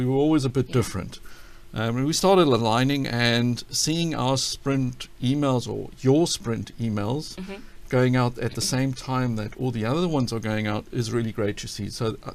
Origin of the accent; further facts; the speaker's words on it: South Africa; I know the British have a problem, but fortunately I'm from South Africa